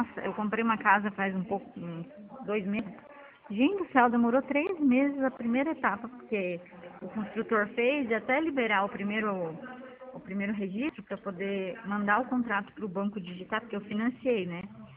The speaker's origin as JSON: {"language": "Portuguese", "town": "Toledo", "region": "Paraná", "country": "Brazil", "said": "É que eu sou de Toledo, então em Toledo é um percentual em cima do valor do valor financiado"}